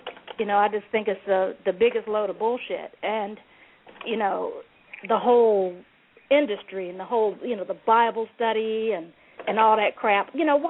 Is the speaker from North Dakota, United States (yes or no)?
no; North Carolina, United States; And I was raised in North Carolina, AME Zion Church.